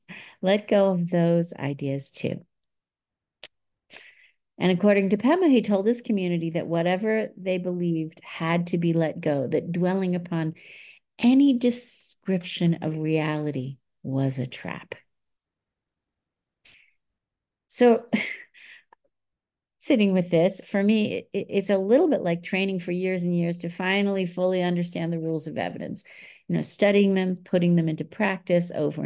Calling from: Mexico City, Mexico; And I am beaming in from Mexico City. So it's nice to be here with all of you.

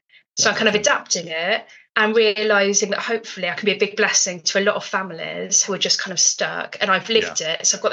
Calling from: Gloucester, South West England, United Kingdom; I'm in Gloucester in England. So it's about 40 miles south of Birmingham.

